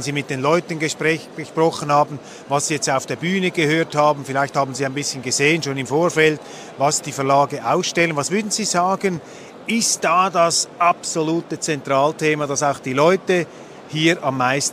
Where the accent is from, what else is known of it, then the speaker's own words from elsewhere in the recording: Switzerland; Als Schweizer